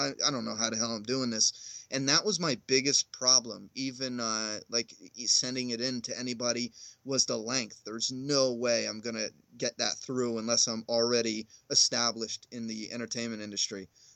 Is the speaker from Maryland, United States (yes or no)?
no; Pennsylvania, United States; Pennsylvania.